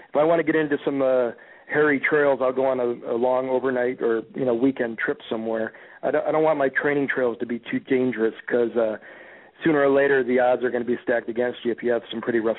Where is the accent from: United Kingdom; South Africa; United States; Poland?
United States; Evanston; Bruce Hagstrom's my buddy from my hometown of Evanston.